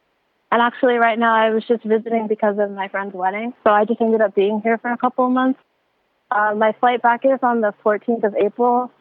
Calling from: Tokyo, Japan; In Tokyo, actually, right now.

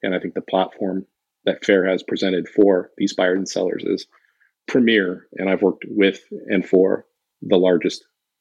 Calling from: California, United States; I'm in Southern Orange County, California.

